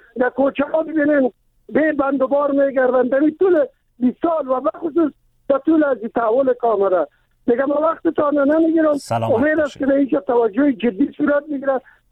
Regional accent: Kabul, Afghanistan; من خودم از کابل هستم

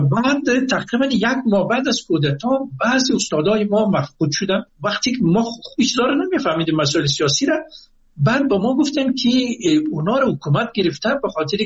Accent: Afghanistan; من از افغانستان آمدم

